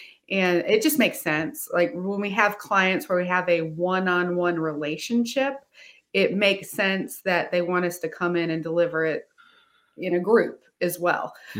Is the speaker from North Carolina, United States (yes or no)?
yes; Clinton, North Carolina, United States; grew up, it was Clinton, North Carolina.